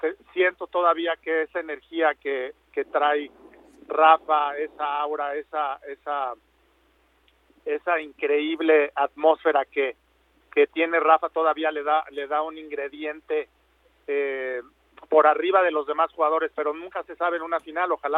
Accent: Mexico; verla en Roland Garros como mexicano

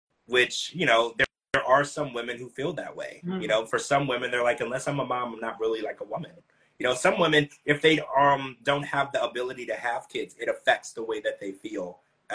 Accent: Louisiana, United States; moved away; I grew up in Louisiana. I was always eating spicy stuff. So, and now and when I left Louisiana, I noticed how bland food can be.

